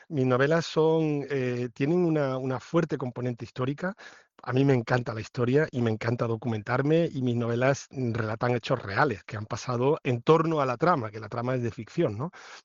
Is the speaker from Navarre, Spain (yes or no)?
no; Lucena, Andalusia, Spain; porque yo considero a Lucena como mi pueblo, aunque no nací allí, pero me he pasado allí pues desde los 13 meses hasta los 18 años.